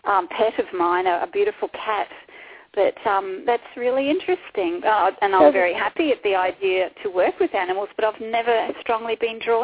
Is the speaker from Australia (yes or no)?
yes; Toowoomba, Queensland, Australia; from Australia. So my birth details are that I was born in Toowoomba. It's an Aboriginal name, I believe, so it's a bit of a mouthful. Toowoomba in Queensland in Australia. And I was born on the 19th of February, 1958